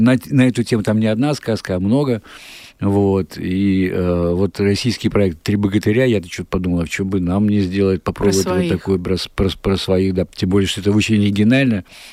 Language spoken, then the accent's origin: Russian; Belarus; какое кино мы, белорусы, можем делать и мы, белорусы, какого кино достойны.